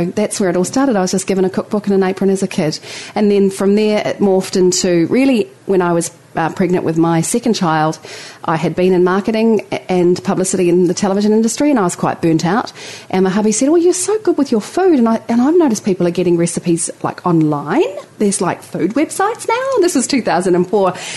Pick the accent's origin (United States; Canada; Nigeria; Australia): Australia; Orange, New South Wales; born there; I was born in Orange, which is in New South Wales, so just west of Sydney, and named Orange.